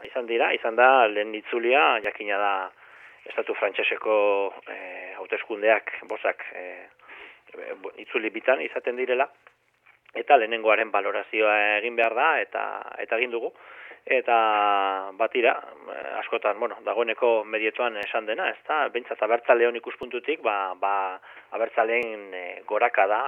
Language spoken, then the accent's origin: Basque; Basque Country, Spain; born there; Bilbotiko 20 kilometrora bizi naiz ni, eta horkoa naiz sortzez